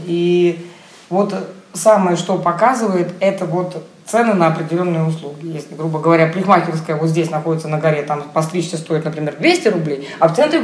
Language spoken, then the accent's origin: Russian; Kronstadt, Saint Petersburg, Russia; вот я из Кронштадта.